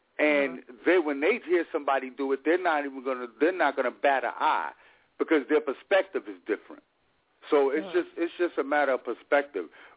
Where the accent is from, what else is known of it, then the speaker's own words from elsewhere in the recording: New York City, New York, United States; I took Spanish for a little while, and I grew up in the Bronx